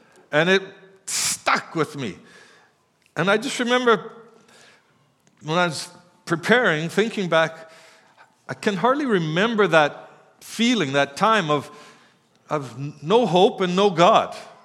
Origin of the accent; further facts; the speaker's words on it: Black Falls, Canada; just life itself, growing up in Black Falls. You know, I didn't even know it, but it had the reputation of a rough town, a fighting town.